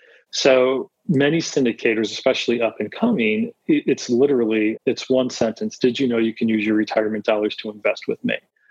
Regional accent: Scranton, Pennsylvania, United States; I'm originally from Scranton, PA. So kind of that, you know, Rust Belt line

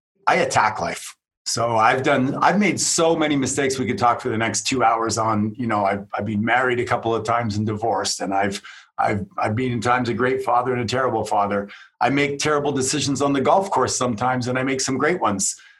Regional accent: Canada; But I come from Canada. It's my first year.

